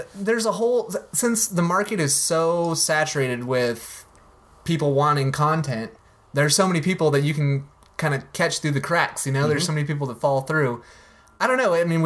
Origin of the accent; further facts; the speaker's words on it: El Paso, Texas, United States; Growing up in El Paso, I would go to the flea market and buy Adidas brand clothes instead of Adidas.